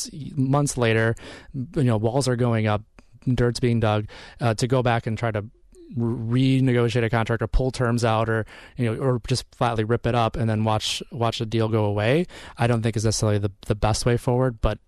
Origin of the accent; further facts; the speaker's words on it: Kenosha, Wisconsin, United States; growing up in Kenosha